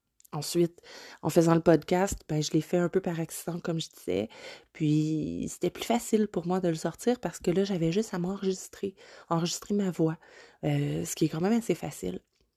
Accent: Quebec, Canada; accent: Quebec French; C'est pas toutes les oreilles qui sont confortables avec notre accent québécois. Donc, merci d'écouter mon accent québécois.

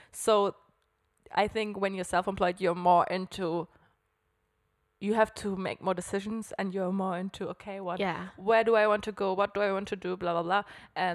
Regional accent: Hamburg, Germany; moved away as an adult; now in Switzerland; I'm 29 years old. Close to 30 now. I'm from Germany, Hamburg, but living in Switzerland. And I think for a little bit more than 6 years now.

